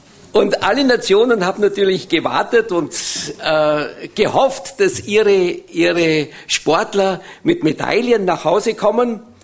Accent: Austria; dann hätten wir als Österreicher auch eine Chance gehabt, etwas zu gewinnen

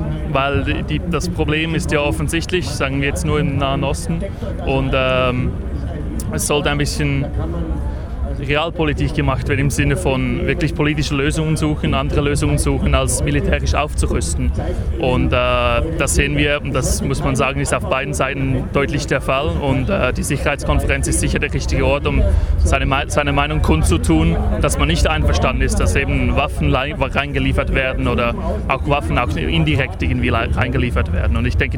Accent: Switzerland; Also vielleicht muss man sagen, wir sind aus der Schweiz, also wenn man es nicht schon gehört hat.

